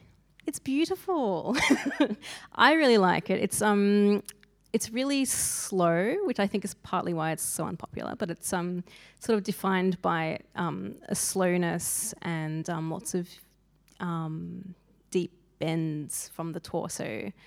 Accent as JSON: {"language": "English", "region": "Victoria", "country": "Australia", "tie": "born or raised there", "said": "So I was born and raised on Gunai Kurnai land. I grew up in regional Victoria, which I don't recommend if one can avoid it. It's really hard growing up as a person of colour in the country."}